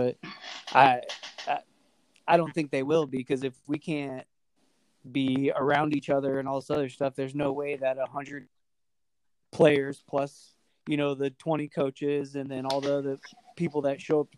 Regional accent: San Diego, California, United States; because born and raised in San Diego, and all I ever knew was Chargers.

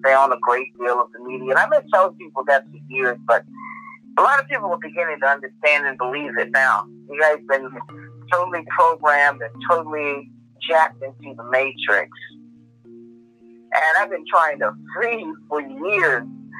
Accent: New York City, New York, United States; So I'm a New Yorker, and I love New York, and whenever I go to New York, my peeps, they all are very, very happy to see me.

